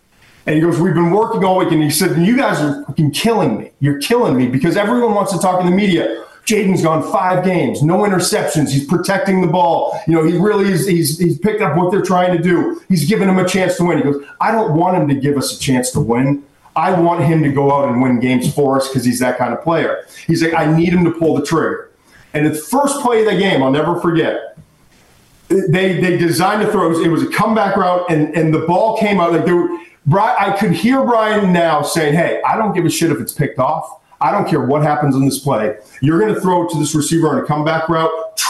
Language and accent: English; Massachusetts, United States; I don't have an accent. My mom was from Ohio, and I grew up in Massachusetts